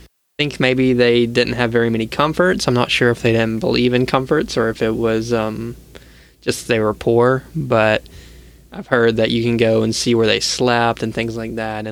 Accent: Atlanta, Georgia, United States; Like, I never grew up saying I'm from Atlanta, GA, but that seems to be pretty normal up here.

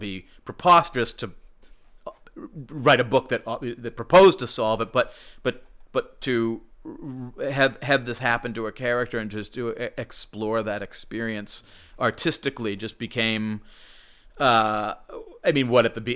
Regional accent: Wenham, Massachusetts, United States; I grew up in Wenham, which is right near Essex.

